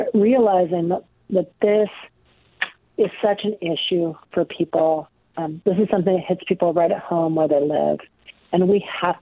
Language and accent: English; Coquille, Oregon, United States; I grew up in Coos County. I actually grew up in Coquille, about 9 miles outside of Coquille, towards Laverne Park. My family is from Oregon, and I am really only the first generation removed from working in the woods in my family.